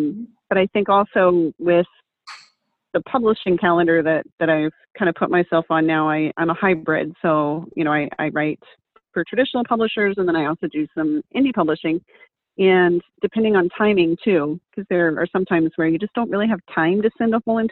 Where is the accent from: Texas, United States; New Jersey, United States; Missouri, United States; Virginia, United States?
Texas, United States; I mean, I grew up in Texas. I love everything about just kind of, you know, rustic kind of ranch farm.